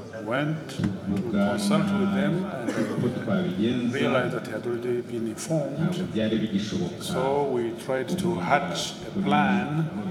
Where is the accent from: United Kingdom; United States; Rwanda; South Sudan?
Rwanda; I was born in Miboy, just down here in the village called Rezamenyo.